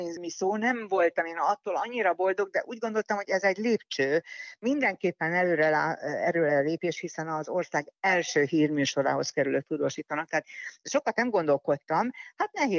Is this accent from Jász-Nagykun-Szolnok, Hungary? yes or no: yes; Szolnok, Jász-Nagykun-Szolnok, Hungary; born there; én szolnoki születésű vagyok, Szolnokon laktam